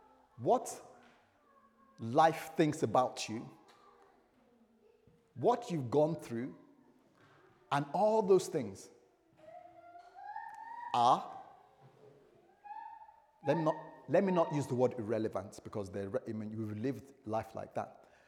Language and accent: English; United Kingdom; It doesn't matter where you're coming from. No, I'm proper Brit.